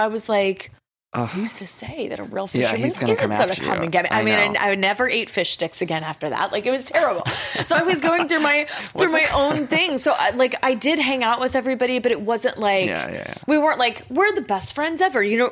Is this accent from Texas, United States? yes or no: yes; Texas, United States; I'm from Texas and very new to things. I think 15 years old when we did that movie, 14 or 15.